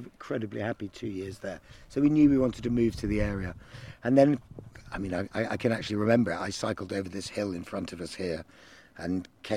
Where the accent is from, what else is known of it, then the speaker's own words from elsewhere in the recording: Isle of Man; I grew up in the Isle of Man, which is actually relatively, has relatively poor treescape.